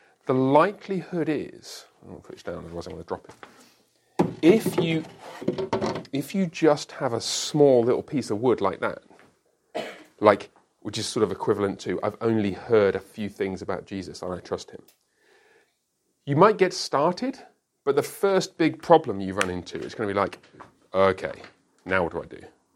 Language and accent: English; London, United Kingdom; Suppose you want to travel to my hometown, London.